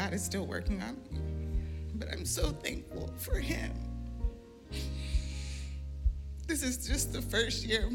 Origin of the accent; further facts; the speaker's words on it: North Carolina, United States; I am here from North Carolina visiting family.